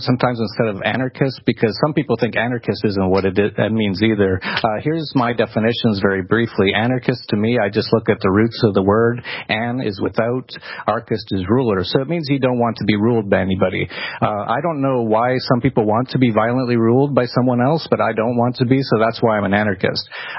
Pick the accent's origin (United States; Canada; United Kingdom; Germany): Canada; I think you can tell by my accent and all the photos of me at 4 years old playing hockey in the Siberia of Canada that I'm probably from there.